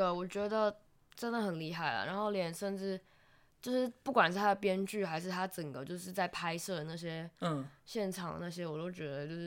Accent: China; 我们是同一个年代，就是我在对岸长大，好吗？

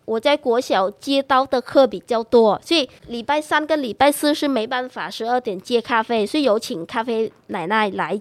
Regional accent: Southern Vietnam, Vietnam; Chinese is a second language; now in Taiwan; 我是来自越南的南部，那我在台湾今年是第七年，很开心认识大家。

